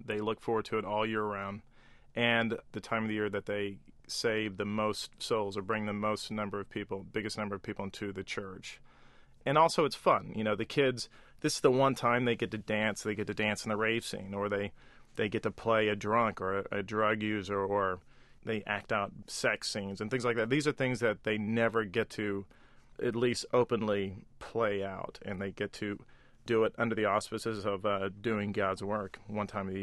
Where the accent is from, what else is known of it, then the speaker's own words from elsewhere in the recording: Amarillo, Texas, United States; I grew up in Amarillo, which is, you know, everyone claims to be the belt buckle of the Bible Belt